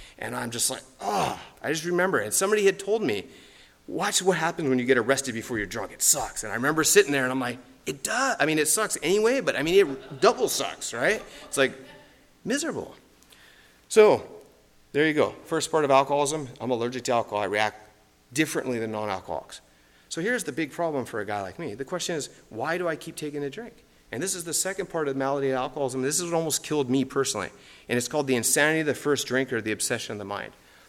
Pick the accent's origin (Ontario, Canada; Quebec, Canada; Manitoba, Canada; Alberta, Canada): Quebec, Canada; So I'm French-Canadian. I'm really originally from Quebec.